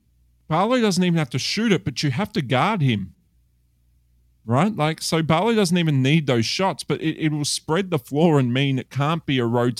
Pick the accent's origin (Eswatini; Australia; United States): Australia; Melbourne, Victoria; And I'm from Melbourne, right? I live in Melbourne.